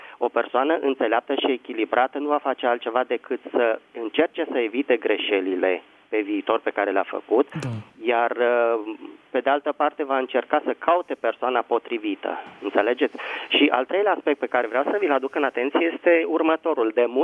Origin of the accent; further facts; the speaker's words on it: Bucharest, Romania; sunt din București.